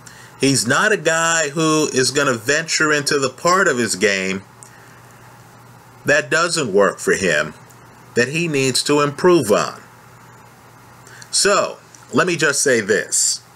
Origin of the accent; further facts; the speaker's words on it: New York City, New York, United States; Folks, I was raised in New York City.